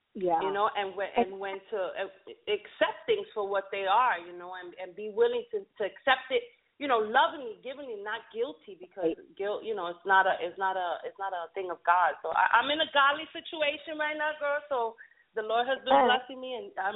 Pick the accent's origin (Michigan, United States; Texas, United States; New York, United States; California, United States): New York, United States; Bronx; we come from the Bronx, we come from our own empire